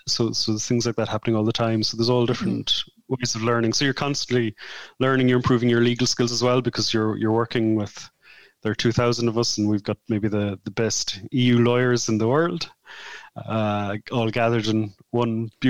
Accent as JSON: {"language": "English", "town": "Clondalkin", "region": "Leinster", "country": "Ireland", "said": "but I'm from Clondalk and I'm not a native speaker of Irish"}